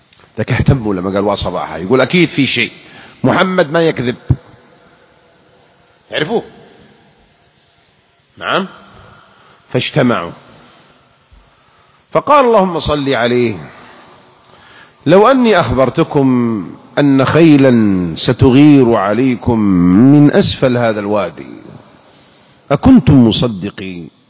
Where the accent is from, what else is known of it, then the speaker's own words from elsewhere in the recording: Jeddah, Makkah Province, Saudi Arabia; ترى أنا من جدة من الحجاز وأقول لكم مثل كانوا يعلمونه إحنا صغار